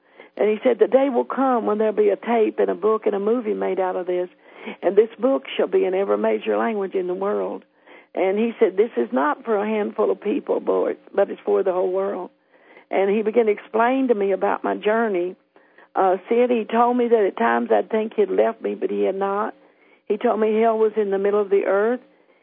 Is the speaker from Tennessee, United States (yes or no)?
yes; Tennessee, United States; I grew up in church. I grew up in Tennessee in the church.